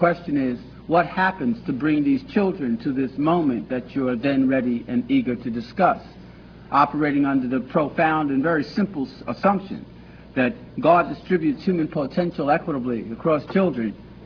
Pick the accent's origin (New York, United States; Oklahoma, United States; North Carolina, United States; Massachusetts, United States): New York, United States; New York City; I am a native New Yorker. I was born in Harlem Hospital. I grew up in Harlem in the Bronx.